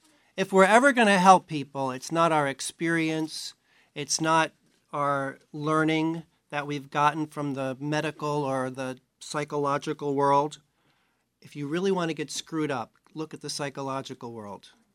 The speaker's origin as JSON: {"language": "English", "region": "New York", "country": "United States", "said": "Now I'm from New York."}